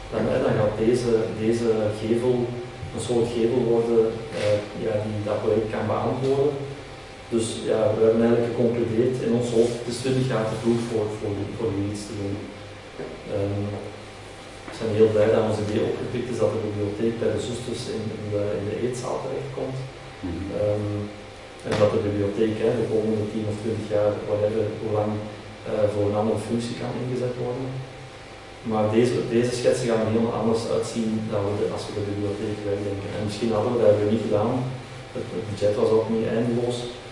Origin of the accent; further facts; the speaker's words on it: Vosselaar, Flanders, Belgium; born there; mijn Vosslaar, mijn gemeentedorp, mijn geboortedorp, gemeente Noordwijk ook.